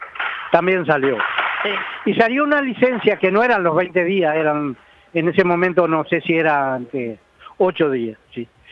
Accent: Cardal, Florida, Uruguay; en el pueblo de Cardal, yo soy de Cardal, departamento de Florida.

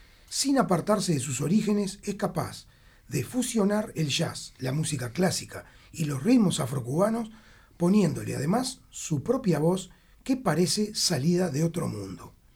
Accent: Cuba; representa lo que soy, mujer, cubana, músico y ciudadana del mundo.

